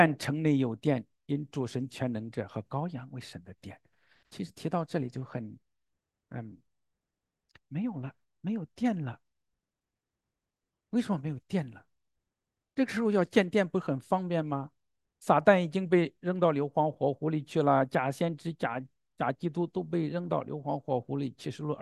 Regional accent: Fangcheng, Henan, China; 我的老家，在河南的方城

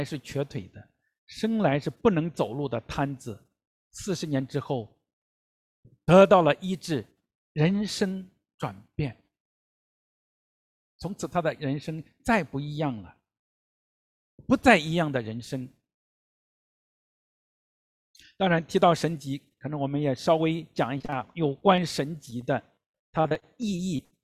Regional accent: China; also born or lived in Singapore; 那我在国内出生长大，也到南洋新加坡去读神学5年，马来西亚去走访

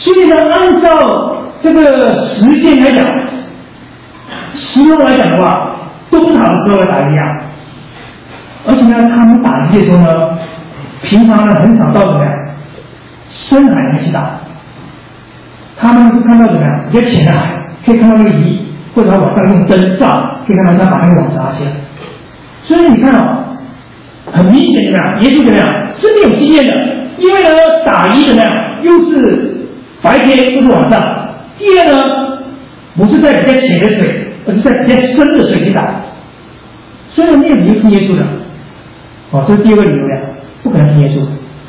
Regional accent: China; 就是我们中国人嘛，不听老人言怎么样？

